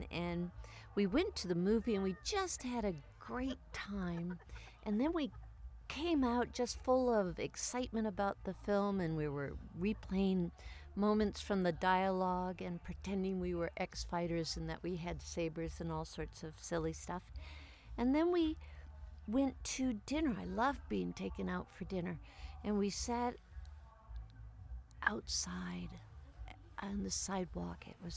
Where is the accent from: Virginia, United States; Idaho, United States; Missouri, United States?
Idaho, United States; Boise; It was a Friday night, a summer, early summer Friday evening in my hometown of Boise, Idaho.